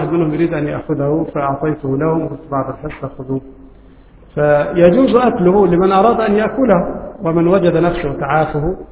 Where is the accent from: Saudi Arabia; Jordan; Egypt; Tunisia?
Egypt; لكن نحن عندنا في مصر لا نأكل لا الجراد ولا الضب ولا الخيول.